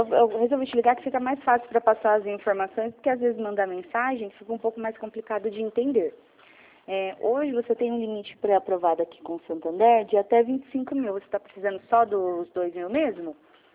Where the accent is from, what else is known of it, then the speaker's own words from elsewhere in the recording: Jundiaí, São Paulo, Brazil; eu também sou de Jundiaí. Eu fico aqui na Rangel Pestana, na Rua de Baixo.